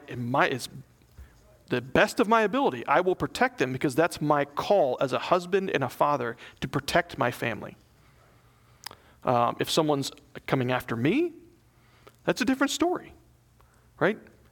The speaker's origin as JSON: {"language": "English", "region": "the South", "country": "United States", "tie": "born there", "said": "I was born in the South, and I will use that training."}